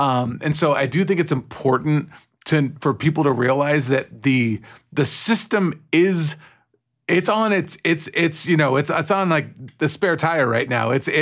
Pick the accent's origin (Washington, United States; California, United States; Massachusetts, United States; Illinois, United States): California, United States; Because the reality is I, as a Californian, who has a good job and makes good money, am going to be the least harmed by a Trump presidency as it stands right now.